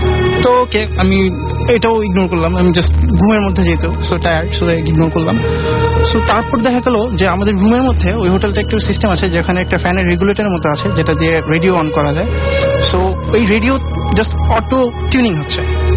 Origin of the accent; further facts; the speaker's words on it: Narayanganj, Dhaka Division, Bangladesh; আমি নারায়ণগঞ্জ থেকে এসেছি।